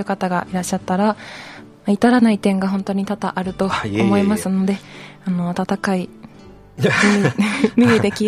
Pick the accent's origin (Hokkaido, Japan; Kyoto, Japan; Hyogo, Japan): Kyoto, Japan; 出身は京都で、生まれも育ちも京都です。